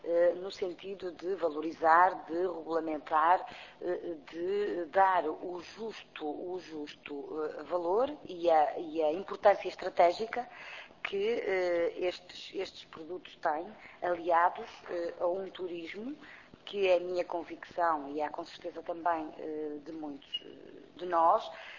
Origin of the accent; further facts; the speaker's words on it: Minho, Portugal; talvez porque também sou originária de uma região, do Minho, onde os produtos tradicionais, de facto, têm um impacto importante